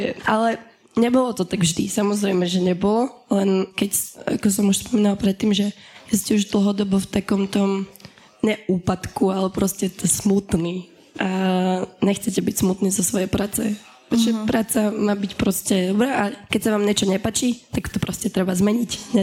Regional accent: Dolný Kubín, Žilina Region, Slovakia; now in Bratislava, Slovakia; ja som teda z Dolného Kubina na Orave

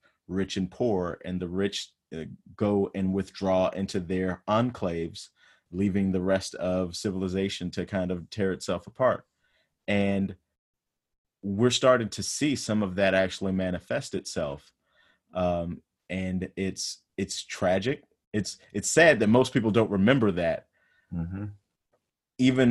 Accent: Midwest, United States; now in Chicago, United States; Yeah, because see, I'm from the Midwest. I'm in Chicago right now, and we grill our steaks when we grill them.

